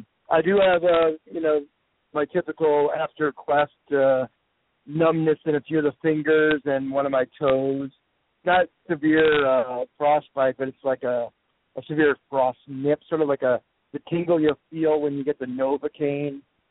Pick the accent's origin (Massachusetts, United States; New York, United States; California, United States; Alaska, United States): Alaska, United States; Tok; I'm from Tok, one of the coldest spots in Alaska, so 50 below, I'm used to that.